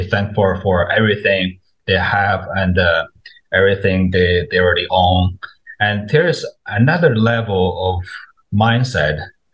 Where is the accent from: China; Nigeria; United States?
China; English is a second language; In China, I'm from China. In China, you're not even allowed to have a BB gun.